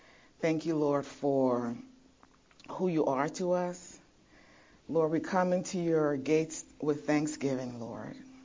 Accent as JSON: {"language": "English", "country": "Jamaica", "tie": "born there", "said": "I was born in Jamaica."}